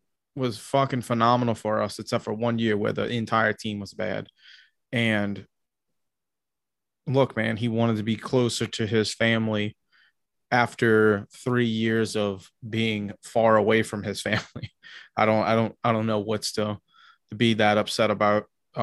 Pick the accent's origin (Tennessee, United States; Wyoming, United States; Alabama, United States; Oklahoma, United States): Tennessee, United States; I grew up a lot in Tennessee.